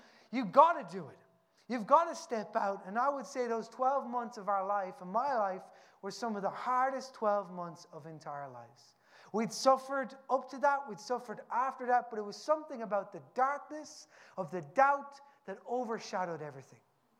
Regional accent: Newbridge, Leinster, Ireland; I'm from Newbridge in County Kildare

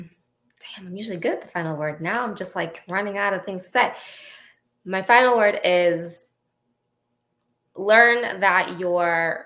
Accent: Connecticut, United States; because I love jazz and I'm from Connecticut.

